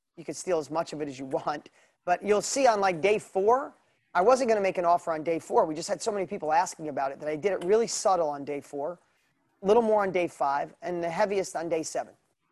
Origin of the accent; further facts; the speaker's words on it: New York, United States; accent: New York; my New York accent is so bad.